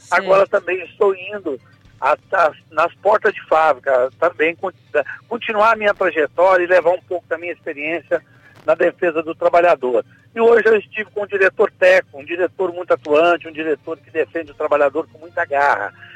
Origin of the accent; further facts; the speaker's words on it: Juiz de Fora, Minas Gerais, Brazil; now in São Paulo, Brazil; Eu sou mineiro, né, de Juiz de Fora, vim de Minas e no ano de 86